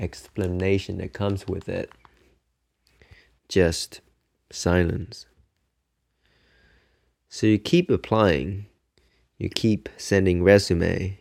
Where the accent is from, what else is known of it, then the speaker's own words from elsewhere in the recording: Vietnam; English is a second language; I'm from Vietnam.